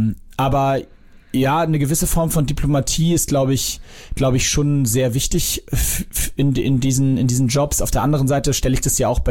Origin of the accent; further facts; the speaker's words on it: Sylt, Schleswig-Holstein, Germany; Ich bin auf Sylt aufgewachsen quasi.